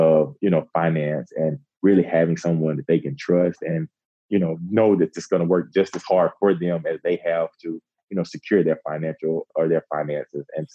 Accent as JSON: {"language": "English", "town": "Cartersville", "region": "Georgia", "country": "United States", "tie": "born or raised there", "said": "growing up in Cartersville, you know, in humble beginnings, I didn't have a lot of financial means."}